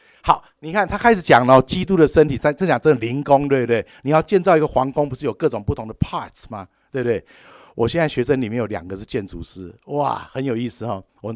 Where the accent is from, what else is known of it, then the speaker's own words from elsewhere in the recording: China; 那这个还真的在我们中国人的文化里面，也在美国人的文化里面